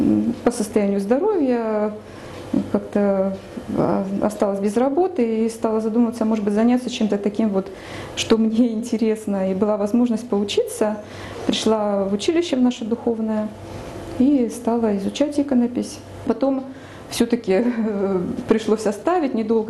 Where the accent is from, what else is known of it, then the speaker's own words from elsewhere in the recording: Yekaterinburg, Sverdlovsk Oblast, Russia; moved away as an adult; now in Bryansk, Russia; Я уехала с Урала, когда я еще была не воцерковленная, далеко не воцерковленная. И воцерковляться я стала здесь уже, в Брянске.